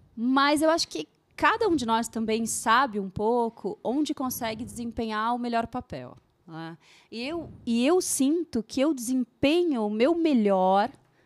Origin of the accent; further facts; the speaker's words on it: Bragança Paulista, São Paulo, Brazil; E a cidade onde eu cresci, que é Bragança, é 1h30 de São Paulo.